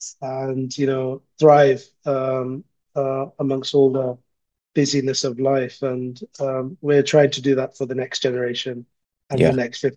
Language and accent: English; London, United Kingdom; born there; You know, I was born in London.